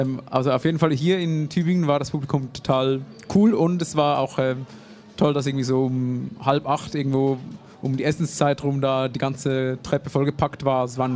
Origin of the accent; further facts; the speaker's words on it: Zurich, Switzerland; Ich komme aus Zürich, da hätte ich relativ weit anreisen müssen für das Aufdrängen.